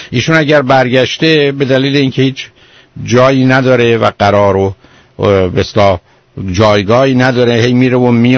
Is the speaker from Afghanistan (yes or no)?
no; Iran; moved away; ما از ایران اومدیم بیرون.